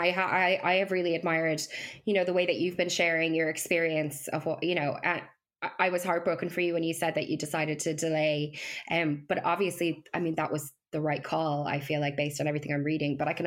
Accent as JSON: {"language": "English", "country": "Ireland", "said": "historically, we probably haven't been great at that as Irish people. But I love that we're kind of turning a corner there."}